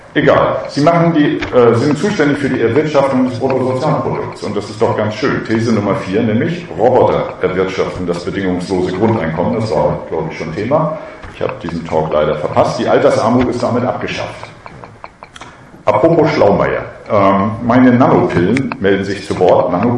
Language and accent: German; Schleswig-Holstein, Germany; Ich bin ja aus Ostholstein, ich darf das sagen.